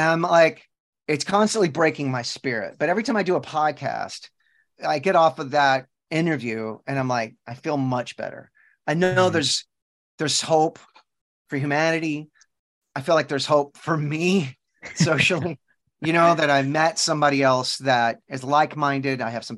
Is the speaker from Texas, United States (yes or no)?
yes; Texas, United States; You know, I live in Texas still. I'm born and raised in Texas.